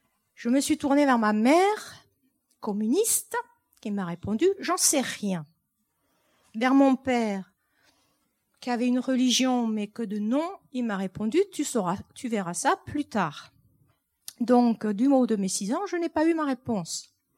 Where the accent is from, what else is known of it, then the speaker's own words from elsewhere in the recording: East France, France; now in Montpellier, France; moi, je suis issue de l'Est de la France. Ok, j'ai voyagé un peu partout et je me retrouve à Montpellier.